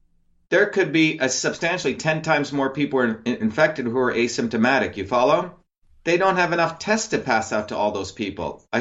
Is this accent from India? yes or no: yes; India; moved away; I grew up in India, which had a caste system.